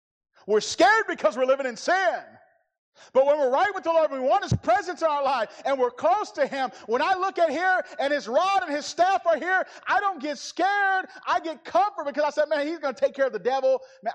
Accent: Milwaukee, Wisconsin, United States; You know, I'm from Milwaukee, Catholic. You know what that means?

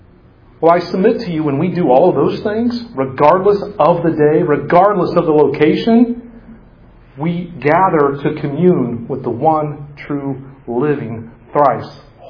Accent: Indiana, United States; also born or lived in Oklahoma; I grew up in East Central Indiana. I spent just a portion of my childhood in central Oklahoma, moved back and finished growing up in east central Indiana.

